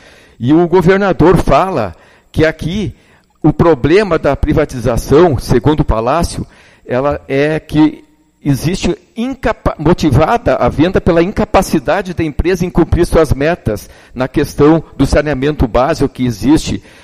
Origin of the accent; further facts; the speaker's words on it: Rio Grande do Sul, Brazil; Eu acho que nós, como gaúcho, quando a gente é homem, a gente tem que honrar o fio de bigode.